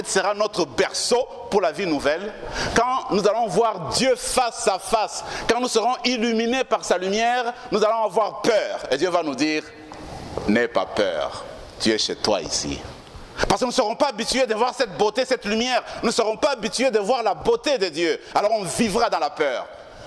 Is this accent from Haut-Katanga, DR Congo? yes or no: yes; Lubumbashi, Haut-Katanga, DR Congo; nous étions trois à être ordonnés dans ma ville natale, Lubumbashi.